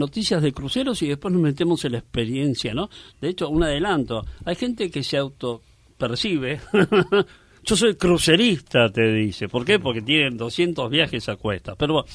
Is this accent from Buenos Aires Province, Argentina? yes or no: yes; Mar del Plata, Buenos Aires Province, Argentina; bueno, yo soy de Mar del Plata, siempre quise ir a la costa a pescar